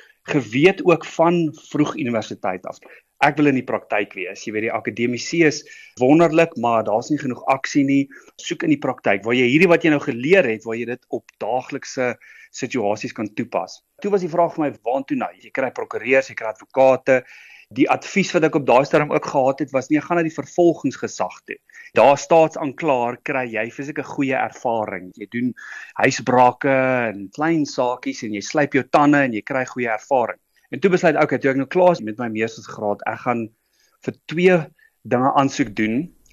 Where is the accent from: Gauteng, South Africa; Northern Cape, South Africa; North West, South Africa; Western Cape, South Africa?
Gauteng, South Africa; Pretoria; Gebore en getoe in Pretoria, meer daar na die suidelike kant toe in Centurion, daar groot geword